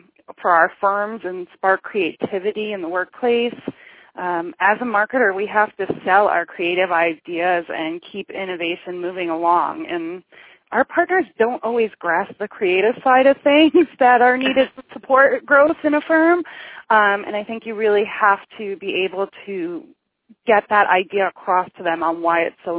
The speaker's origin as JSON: {"language": "English", "region": "New York", "country": "United States", "tie": "born or raised there", "said": "I guess growing up in New York, you become that way."}